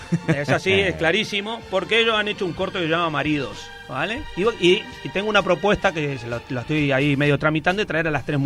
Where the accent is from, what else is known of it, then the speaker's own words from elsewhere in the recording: Uruguay; Yo, como soy uruguayo, yo soy